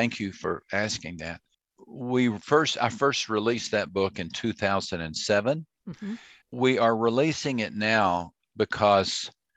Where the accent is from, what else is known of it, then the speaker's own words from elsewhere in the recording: Texas, United States; I grew up in Texas. So I wanted to go either to Texas Tech or University of Texas.